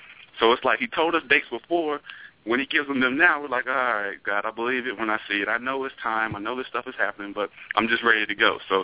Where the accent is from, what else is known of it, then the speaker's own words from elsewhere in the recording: Williamston, South Carolina, United States; Anderson, good old Anderson County. I'm from Williamston in Anderson, and Williamston's like population of 3,000, small town.